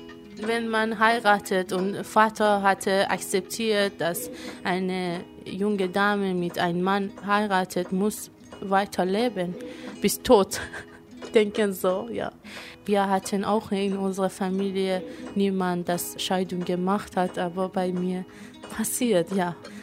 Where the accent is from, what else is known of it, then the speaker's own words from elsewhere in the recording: Iran; German is a second language; Er kommt auch aus Iran, wo ich groß geworden bin.